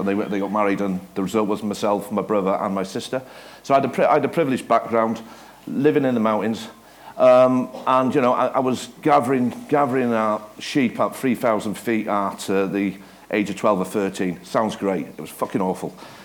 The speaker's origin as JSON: {"language": "English", "region": "Wales", "country": "United Kingdom", "tie": "born there", "said": "So I was born in North Wales. This is a mountain called Tryfan. My mother was Welsh, and she's a farmer's daughter underneath this mountain"}